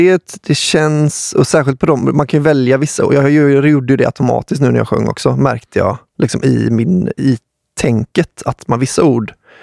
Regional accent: Gothenburg, Västra Götaland County, Sweden; man blir upprörd som göteborgare så höjer liksom

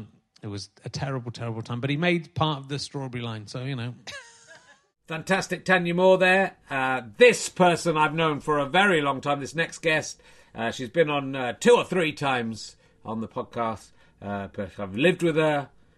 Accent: Cheddar, South West England, United Kingdom; I have to say, well, I'm from Cheddar. I've got to say it.

